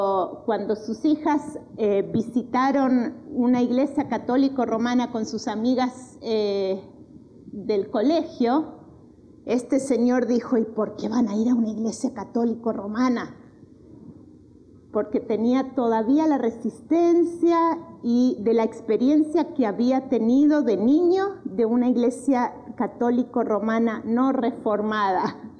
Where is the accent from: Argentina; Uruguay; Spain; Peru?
Argentina; also born or lived in Ecuador / El Salvador; now in Santo Domingo de Heredia, Costa Rica; soy de América Latina, me crié en Argentina, ahí hice la universidad y todo, pero he vivido varios años en Ecuador, varios años en El Salvador y ahora varios años aquí.